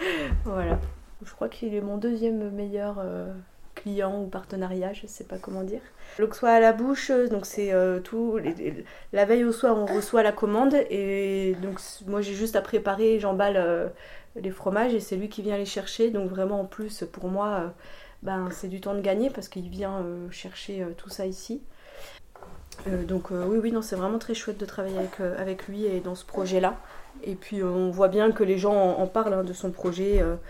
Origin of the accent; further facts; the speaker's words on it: Besançon, Bourgogne-Franche-Comté, France; also born or lived in Provence-Alpes-Côte d'Azur; Je viens de Franche-Comté, de Besançon. J'ai fait mes études à Besançon. Donc j'ai travaillé en Haute-Pro, enfin en PACA. Pendant 9 ans avec des chèvres